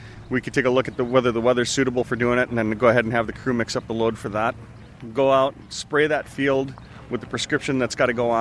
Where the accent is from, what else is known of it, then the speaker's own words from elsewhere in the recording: Wisconsin, United States; I'm an operator from Wisconsin, and I fly fixed-wing aircraft there in Wisconsin.